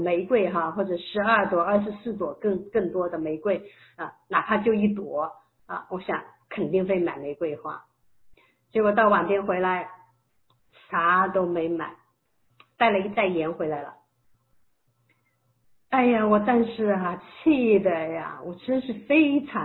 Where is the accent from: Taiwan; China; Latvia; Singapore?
China; South China; 我们两个他是北方人，我是南方人